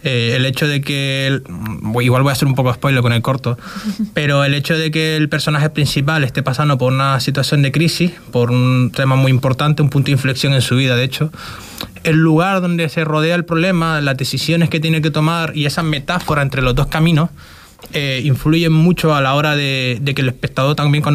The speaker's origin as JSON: {"language": "Spanish", "region": "Canary Islands", "country": "Spain", "lives_now": "Fuerteventura, Spain", "said": "yo vivo aquí en Fuerteventura, llevo ya más de 5 años viviendo aquí. En realidad soy canario, pero vivo aquí, me siento más orero."}